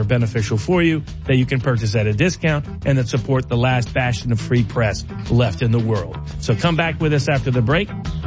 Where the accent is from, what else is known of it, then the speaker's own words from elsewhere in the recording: Tennessee, United States; I'll be up in Tennessee because it's my home state.